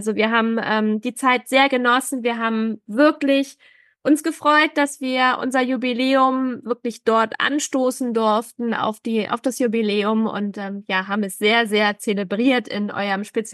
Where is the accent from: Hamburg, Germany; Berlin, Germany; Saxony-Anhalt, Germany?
Hamburg, Germany; Zurück bis zu uns nach Hamburg, und in Hamburg einlaufen ist nicht nur für mich als Hamburgerin